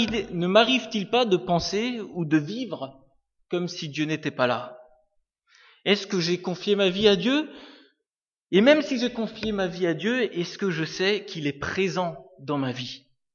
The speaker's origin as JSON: {"language": "French", "region": "Grand Est", "country": "France", "said": "je suis originaire d'Alsace"}